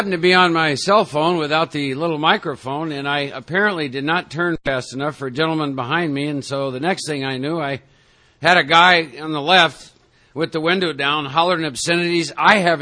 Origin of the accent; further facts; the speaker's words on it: Iowa, United States; And I was born and raised in Iowa in the Midwest, and for prior to ever coming to New York City, I had formulated some belief systems about you all.